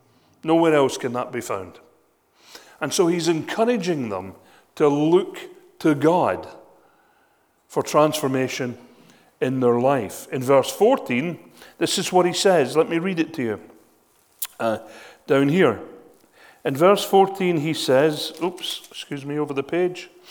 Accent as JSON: {"language": "English", "town": "Hamilton", "region": "Scotland", "country": "United Kingdom", "tie": "born or raised there", "said": "He was a Baptist pastor in Hamilton, my hometown, and I went to his church for a while when I was in my teens."}